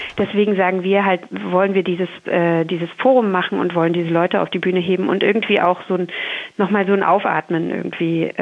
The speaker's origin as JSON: {"language": "German", "town": "Erfurt", "region": "Thuringia", "country": "Germany", "tie": "born or raised there", "said": "Ich komme selber aus Erfurt, bin da geboren, aufgewachsen, habe meine journalistischen ersten Schritte sozusagen sogar auch bei Radio Frei gemacht. Also ich habe so eine persönliche Bindung einfach an Erfurt"}